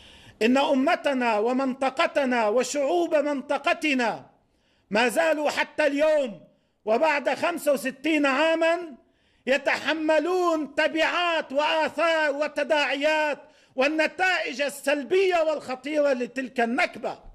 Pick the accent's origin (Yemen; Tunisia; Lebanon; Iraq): Lebanon; ونحن نواجه كلبنانيين وكشعوب منطقة